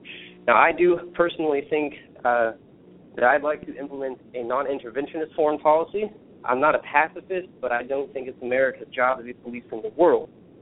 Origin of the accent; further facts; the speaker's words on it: the South, United States; and I was raised in the South. I consider myself a Southerner, and I didn't really awaken to that fact until I went to law school in Chicago.